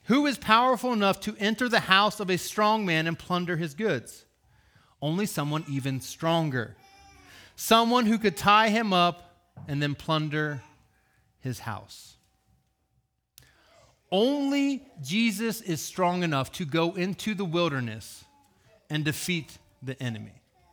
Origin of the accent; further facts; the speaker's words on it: Ohio, United States; I'm from Ohio, so I'm an Ohio State fan.